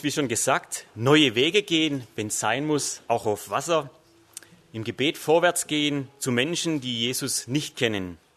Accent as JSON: {"language": "German", "town": "Mosbach", "region": "Baden-Württemberg", "country": "Germany", "said": "ich komme aus Mosbach"}